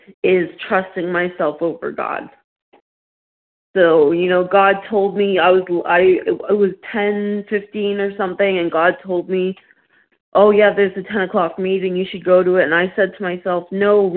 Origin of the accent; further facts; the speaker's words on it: Ontario, Canada; I'm from Ontario, Canada.